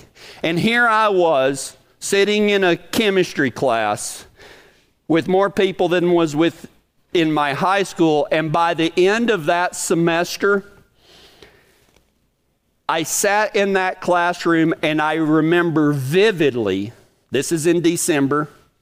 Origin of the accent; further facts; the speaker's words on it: Big Lake, Texas, United States; town cowboy kid from Big Lake, Texas, Texas Tech was, there was more people at Tech than there was in my hometown.